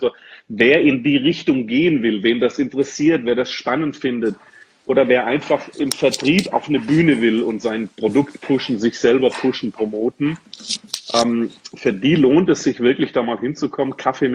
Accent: Dortmund, North Rhine-Westphalia, Germany; hier bei mir in meiner Heimatstadt Dortmund.

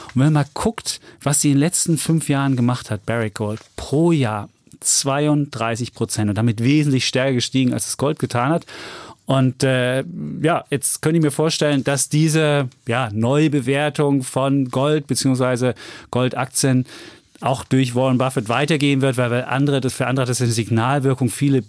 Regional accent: Germany; Ja, ich weiß, bei uns in der DDR waren ja auch viele Vietnamesen wohnten da, ja, weil wir ja auch miteinander freundschaftlich verbunden waren.

